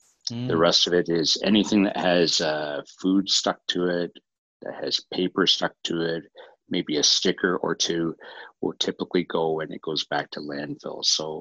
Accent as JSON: {"language": "English", "region": "Ontario", "country": "Canada", "said": "as a Canadian and living in Ontario in the Toronto area"}